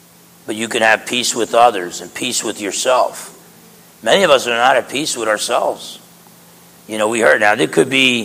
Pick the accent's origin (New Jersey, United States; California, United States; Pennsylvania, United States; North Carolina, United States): New Jersey, United States; And I don't know, from growing up in New Jersey, I would have said like 100 back in New Jersey.